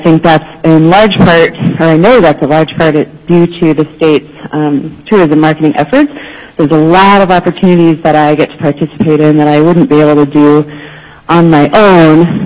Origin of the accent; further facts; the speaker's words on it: Alaska, United States; I'm a sole proprietor, and I was born and raised in Alaska